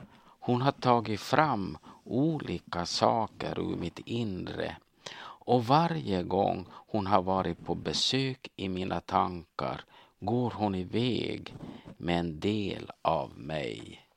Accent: South Ostrobothnia, Finland; När jag var barn uppväxt i södra Österbotten i Finland

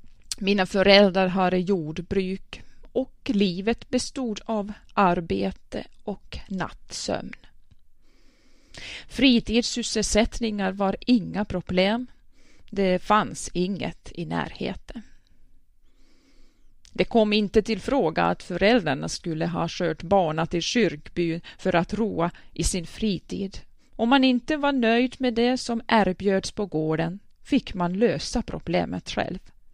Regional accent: Kauhajoki, South Ostrobothnia, Finland; now in Kramfors, Sweden; och bor i skog i Kramfors. Jag är en finne och kommer från Kauhajoki i finsktalande Österbotten.

